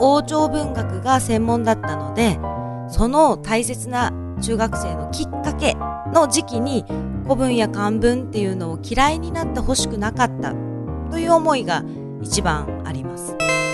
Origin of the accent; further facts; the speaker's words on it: Sasebo, Nagasaki, Japan; moved away as an adult; 私も佐世保で生まれ育っておりますので、若かりし頃っていうのは都会への憧れを持っていました。いわゆる田舎者の象徴ですね。